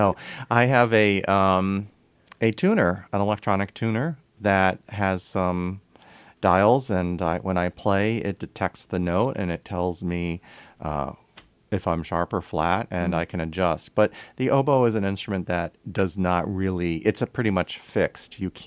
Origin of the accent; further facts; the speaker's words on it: Vernon Rockville, Connecticut, United States; It was in Vernon Rockville, Connecticut, central Connecticut on the east side of the Connecticut River.